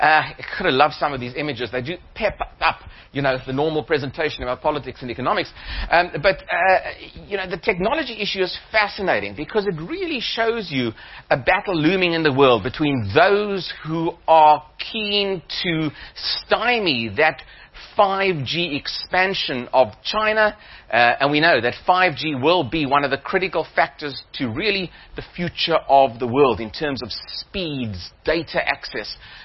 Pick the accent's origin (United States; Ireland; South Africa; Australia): South Africa; As a South African, when I hear, that an economy is dipping down to 6.2% growth, I do have a sort of a wry smile on my face